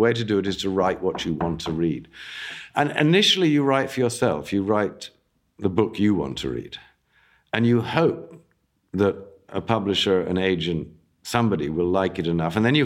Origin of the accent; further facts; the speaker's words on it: England, United Kingdom; I grew up in England. I was educated rather well in England.